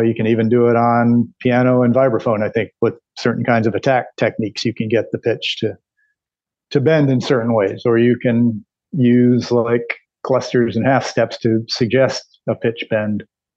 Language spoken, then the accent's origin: English; Raleigh, North Carolina, United States; I was going to pursue engineering studies at North Carolina State University in Raleigh, which is my hometown